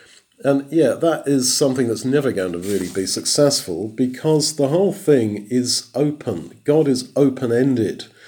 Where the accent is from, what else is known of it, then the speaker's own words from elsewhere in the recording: London, United Kingdom; just stand on the streets of my hometown, London, or any big city, and hand out tracts.